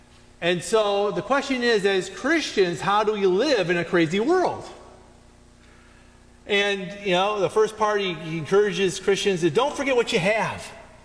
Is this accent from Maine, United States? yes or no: yes; Maine, United States; You know, as an American, no one's going to tell me what to do. And on top of that, a Mainer, we're really independent.